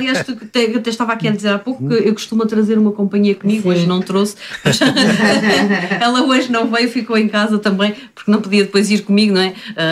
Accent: Norte, Portugal; somos do Grande Porto.

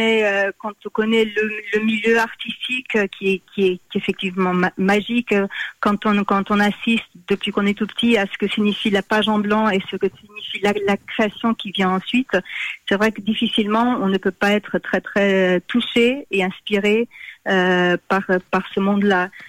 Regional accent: France; born there; Je suis née en France, j'ai ma famille en France, une grande partie de ma famille en France.

